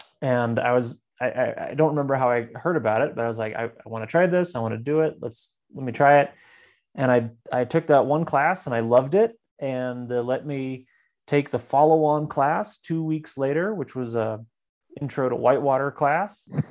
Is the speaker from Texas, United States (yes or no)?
yes; Austin, Texas, United States; I was actually growing up in Austin, Texas, of all places. Don't hold it against me.